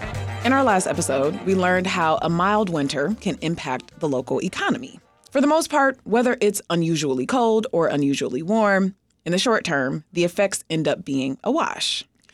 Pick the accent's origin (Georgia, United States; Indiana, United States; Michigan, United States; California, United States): Michigan, United States; I'm from Michigan, so I knew about Mackinac Island, but I haven't been there since I was a tiny, tiny youngin'